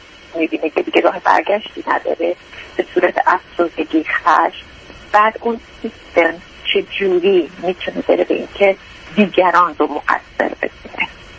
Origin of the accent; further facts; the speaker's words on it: United States; چون من از آمریکا هستم، مهاجرت